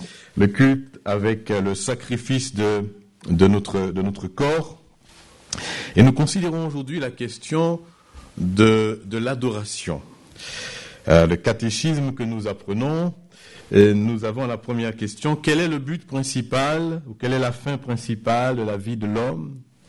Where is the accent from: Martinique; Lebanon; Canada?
Martinique; J'ai grandi quand j'étais en Martinique dans une église où il y avait, elle était grande, hein, une grande salle